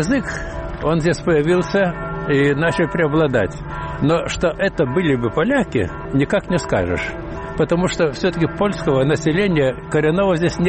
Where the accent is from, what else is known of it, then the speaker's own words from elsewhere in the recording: Lithuania; Я литовец абсолютный.